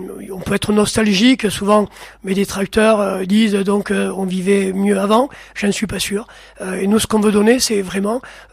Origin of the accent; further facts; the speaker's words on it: Gruissan, Occitanie, France; born there; Comme vous venez de le dire, je suis né à Gruissan. Mes parents, mes grands-parents, issus de l'immigration, puisqu'à ma tante, donc, famille espagnol et fier d'être espagnol.